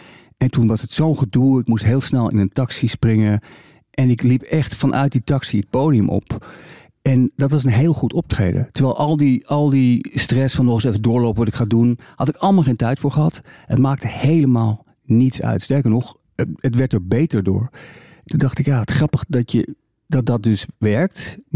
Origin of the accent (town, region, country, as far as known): Netherlands